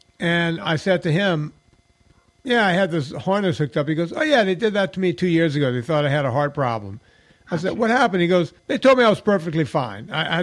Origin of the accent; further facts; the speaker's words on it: Louisiana, United States; But I grew up in Louisiana.